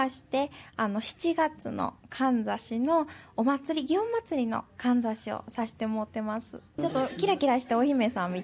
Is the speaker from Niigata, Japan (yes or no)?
no; Kyoto, Japan; also born or lived in Ukyō, Kyoto; うちは京都の右京区言いました、有名なところで行くと嵐山とかね、はい、ちょっと佐賀野の方の出なんですけども、うちも京都ですけどやっぱりこういうドスとかね、言わしまへんとかこういう喋り方せえへんかったので